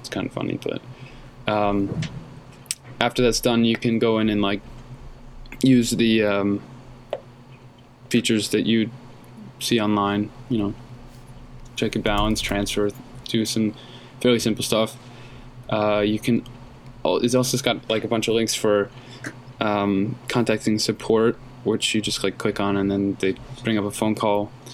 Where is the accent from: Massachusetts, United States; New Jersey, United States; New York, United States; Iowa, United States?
New Jersey, United States; No, we both have Chase because we're from New Jersey, and it's one of the better banks around.